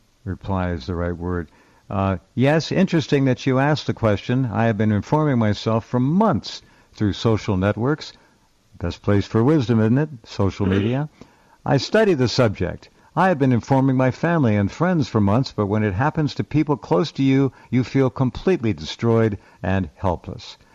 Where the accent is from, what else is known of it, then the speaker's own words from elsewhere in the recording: France; We are from France. Natural medicine is prohibited here and unknown.